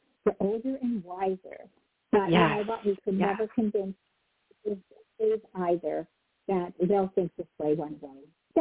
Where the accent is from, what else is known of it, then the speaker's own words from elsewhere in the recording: Erie, Pennsylvania, United States; I grew up in Erie, Pennsylvania. And what is that, maybe 20, 30, 40 miles away from you?